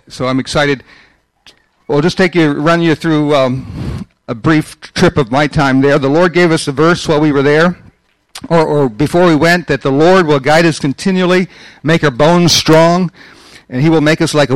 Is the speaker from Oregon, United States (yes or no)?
no; Ohio, United States; it's where I met my wife from Lancaster. I was from Ohio. She's from here.